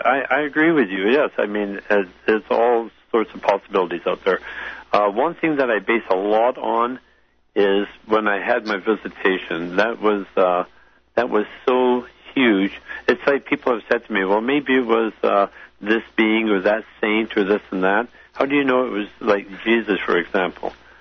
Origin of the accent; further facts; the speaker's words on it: British Columbia, Canada; I'm from Vancouver Island.